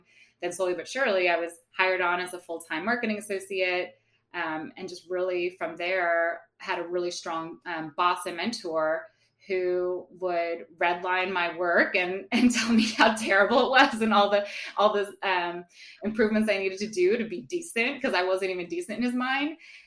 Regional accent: California, United States; I grew up in the North Bay in this suburb, just across the Golden Gate Bridge called Marin.

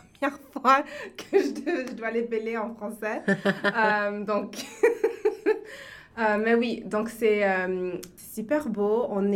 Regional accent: Ottawa, Ontario, Canada; now in Toronto, Canada; Maintenant, je suis à Toronto. Ça fait peut-être 8 ans. Je suis née ici, grandi à Ottawa.

